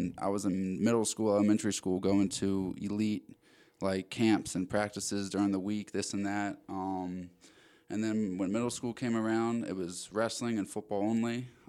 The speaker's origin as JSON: {"language": "English", "region": "Maryland", "country": "United States", "tie": "born or raised there", "moved": "as an adult", "said": "Yeah, I'm originally from Maryland. Was born and raised there, and then I got recruited from Arizona State to wrestle there in college."}